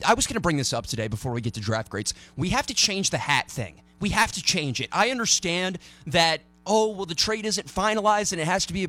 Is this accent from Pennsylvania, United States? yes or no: no; Atlanta, Georgia, United States; they root from the Hawks because we're all from Metro Atlanta